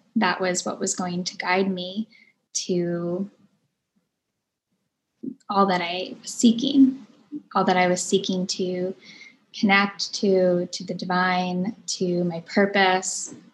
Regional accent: New Orleans, Louisiana, United States; also born or lived in Florida / Mississippi; But growing up in New Orleans definitely made a huge imprint in my life as well

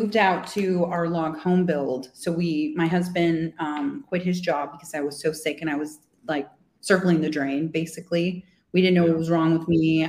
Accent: United States; But I'm typical American.

